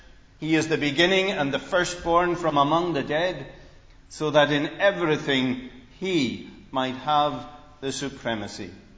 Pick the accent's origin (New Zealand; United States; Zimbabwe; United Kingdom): United Kingdom; Scotland; despite the fact that I'm a Scotsman, he's never lived anywhere else in his whole life but Scotland.